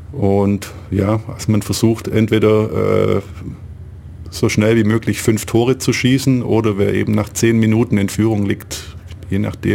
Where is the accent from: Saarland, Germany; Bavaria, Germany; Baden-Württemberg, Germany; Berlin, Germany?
Baden-Württemberg, Germany; Ulm; Ich bin gebürtiger Ulmer, wohne hier schon quasi immer